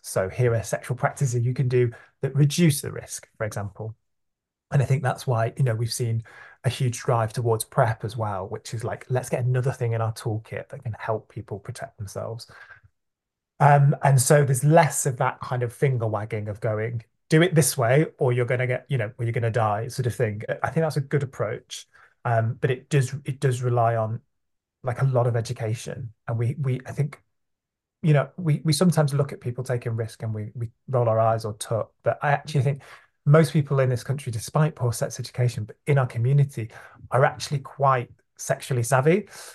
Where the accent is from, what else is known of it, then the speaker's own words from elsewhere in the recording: Stockport, North West England, United Kingdom; I grew up in Stockport, South Manchester, so close to Manchester's gay village. You know, I grew up with an imperfect but thriving queer community.